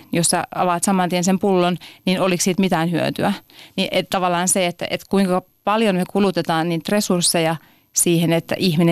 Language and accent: Finnish; North Ostrobothnia, Finland; mä en ole helsinkiläinen, että mä oon kotoisin tuolta Pohjois-Pohjanmaalta ja Vaasassa opiskellut terveydenhoitajaksi.